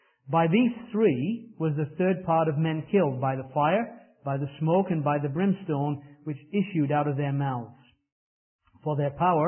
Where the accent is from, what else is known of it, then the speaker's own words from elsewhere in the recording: England, United Kingdom; And as an Englishman, I find it hard to understand what the fascination with Valley Forge, Pennsylvania is